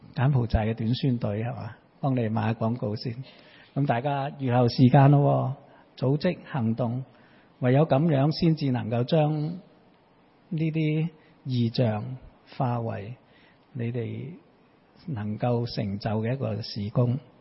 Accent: Hong Kong; 我们香港人很厉害，很多的理由，很多不同的藉口

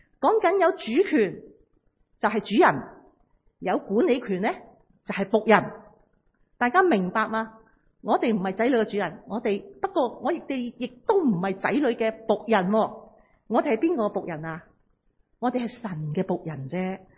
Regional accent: China; 我哋中國人咧對孩子咧

